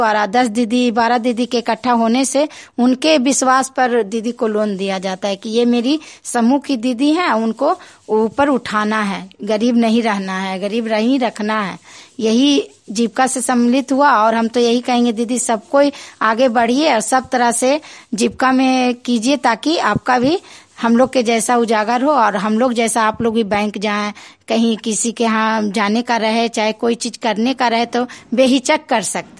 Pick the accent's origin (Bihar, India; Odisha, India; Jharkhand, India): Bihar, India; Nagarnausa; मैं नगर नौसा की रहने वाली हूँ।